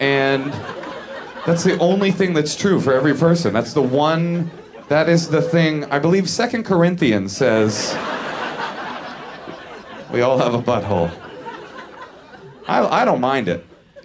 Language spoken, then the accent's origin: English; San Francisco, California, United States; I grew up in the San Francisco area, so ass play to me, I learned that in kindergarten.